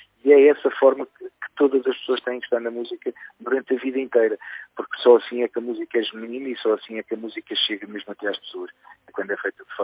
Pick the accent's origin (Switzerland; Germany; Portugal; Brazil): Portugal; Arcos de Valdevez, Viana do Castelo; also born or lived in Amarante; now in Lisbon, Portugal; vim para Lisboa, porque nasci em Amarante, como disseste muito bem, mas depois só a partir dos 8 anos é que eu fui para Arcos de Valdevez